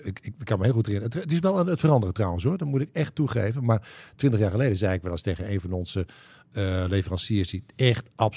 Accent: Netherlands; born there; now in North Brabant, Netherlands; Ik ben in het Westen geboren, maar ja, als ik ooit gepensioneerd raak, dan ga ik bij het VVV werken, want ik ben een echte Brabander geworden.

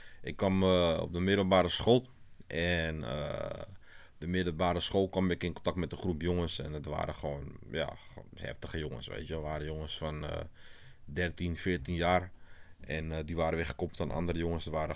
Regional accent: Amsterdam, North Holland, Netherlands; Ik groeide op in Amsterdam-West. En Amsterdam-West was toen best wel een interessant buurtje, om het zo maar te zeggen. Er gebeurde veel. En veel verschillende culturen.

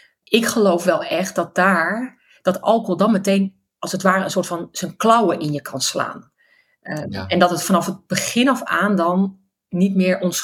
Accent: Friesland, Netherlands; Ik ben opgegroeid in Friesland, hè?

